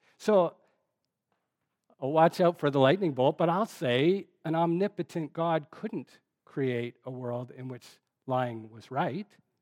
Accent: Canada; I don't know if it's just like me as a Canadian

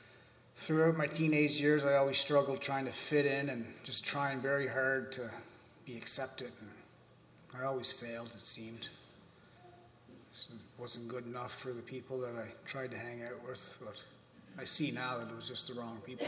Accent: Edmonton, Alberta, Canada; born there; 46 years old. I was born in Edmonton, Alberta. At the age of two, I was adopted by my great aunt.

